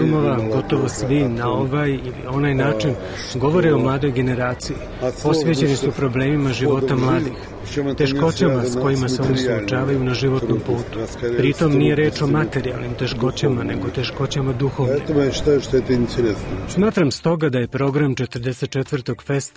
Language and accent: Serbian; Russia; Serbian is a second language; Kod nas, u Rusiji, za sada nema takve industrije, kao što je nema ni kod vas